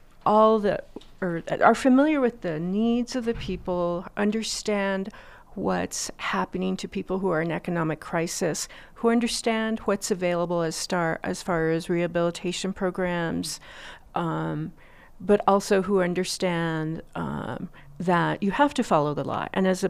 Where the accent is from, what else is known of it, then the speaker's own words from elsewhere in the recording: Taos, New Mexico, United States; growing up in Taos, it was fortunate to have the Taos Ski Valley there.